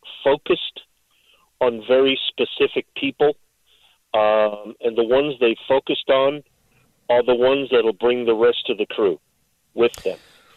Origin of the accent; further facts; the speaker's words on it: Zimbabwe; I am originally from Zimbabwe, which formerly was known as Rhodesia in Africa.